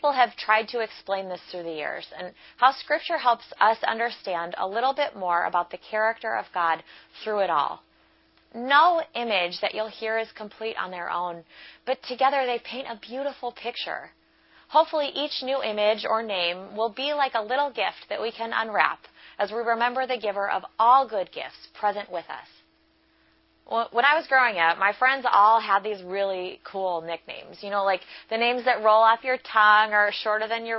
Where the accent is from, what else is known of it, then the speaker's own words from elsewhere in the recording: Chicago, Illinois, United States; moved away; You know, I'm from Chicago and did all of my schooling at North Park and grew up at a historic Covenant church till we moved out here, my husband and my two sons and I.